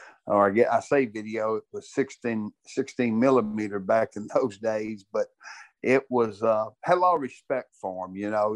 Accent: Orange, Texas, United States; I had never been that cold in my life growing up in Orange, Texas

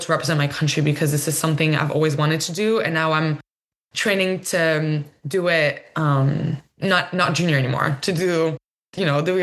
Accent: Toulouse, Occitania, France; English is a second language; I'm not from Paris. Most of my family is in Toulouse in the south where I grew up

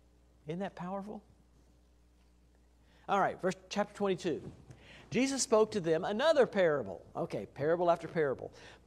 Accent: Illinois, United States; You know, we're meat and potatoes at every meal. That's how I grew up in Illinois.

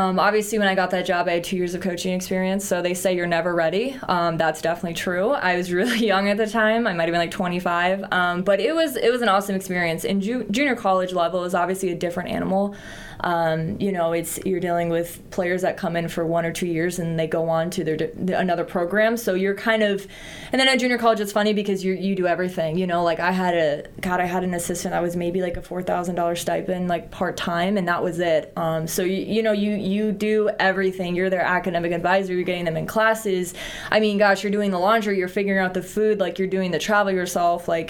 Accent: Los Angeles, California, United States; moved away as an adult; I'm from Los Angeles, but I had left when I was 18.

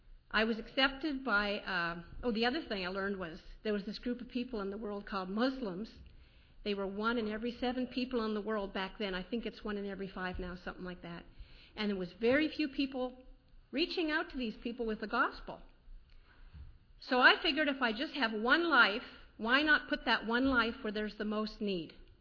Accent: Canada; also born or lived in West Germany; So I was born in West Germany to Canadian Air Force parents, and was subsequently raised in Canada. Our family was a religious family. We belonged to a mainline church.

